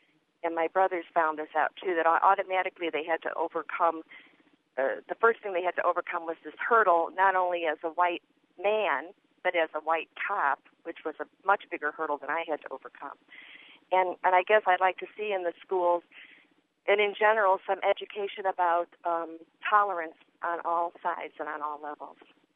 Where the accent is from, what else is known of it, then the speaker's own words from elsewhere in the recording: Chicago, Illinois, United States; I grew up in Chicago. My seven brothers, five became rich accountants, but two became cops.